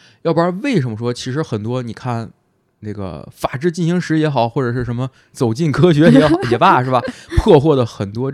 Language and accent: Chinese; North China, China; 作为北方人感受了一点小小的南方震撼。